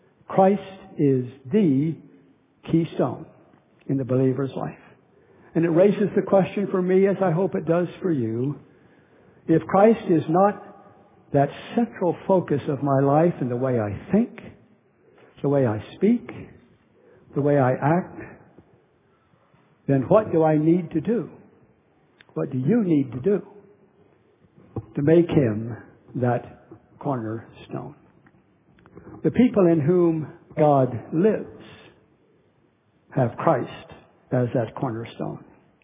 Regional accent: Oklahoma, United States; I grew up in Oklahoma.

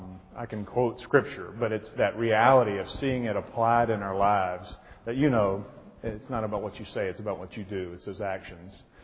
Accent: Mississippi, United States; I grew up in Mississippi, really churched.

